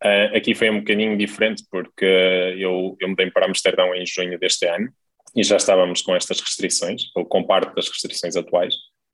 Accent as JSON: {"language": "Portuguese", "town": "Braga", "region": "Norte", "country": "Portugal", "lives_now": "Netherlands", "said": "eu sou de Braga, e então eu estou habituado que quando se sai de casa em Braga, se estiver a chover, se leva o guarda-chuva."}